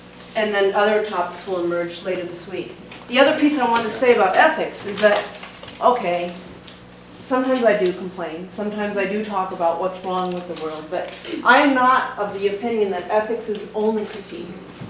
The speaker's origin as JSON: {"language": "English", "region": "Midwest", "country": "United States", "tie": "born or raised there", "said": "Also, I'm a white person, I'm Lutheran, growing up in the Midwest, and I really think that we haven't fully addressed racism."}